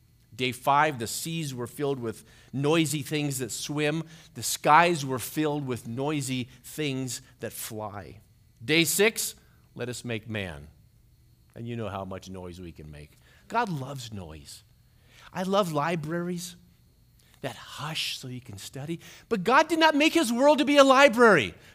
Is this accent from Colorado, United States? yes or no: yes; Colorado, United States; A farmer that grew up in my area, I grew up in Colorado